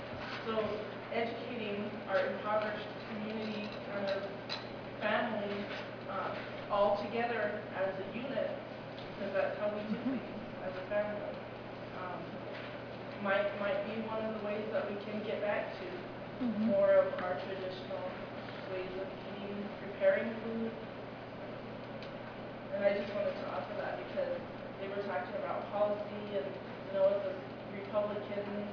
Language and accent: English; Pine Ridge, South Dakota, United States; And we're from Pine Ridge, so I know about Sioux Nation and the inflated prices.